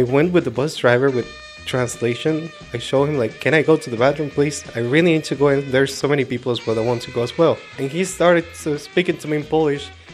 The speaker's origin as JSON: {"language": "English", "town": "Guadalajara", "region": "Jalisco", "country": "Mexico", "second_language": "English", "said": "I come from Guadalajara, Mexico."}